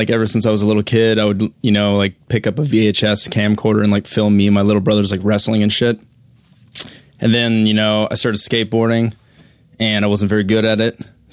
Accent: Colorado, United States; Yes, I'm from Colorado.

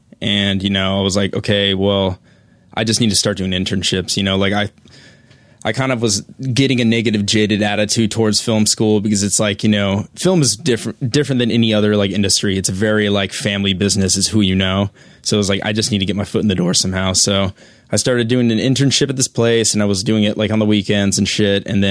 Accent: Colorado, United States; Yes, I'm from Colorado.

